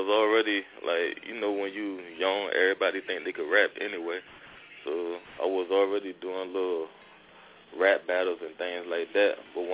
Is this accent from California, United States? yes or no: no; Richmond, Virginia, United States; also born or lived in Harlem, United States; I was born in Harlem, New York, but I really was raised in Richmond, Virginia. So I kind of got the best of both worlds, the North and the South.